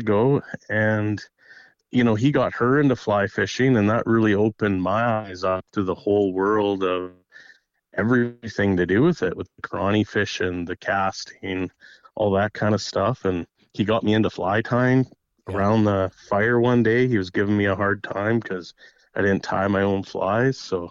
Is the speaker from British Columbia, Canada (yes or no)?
yes; Kelowna, British Columbia, Canada; Well, it's a long story, you know, born and raised in Kelowna. You know, we have all the lakes around here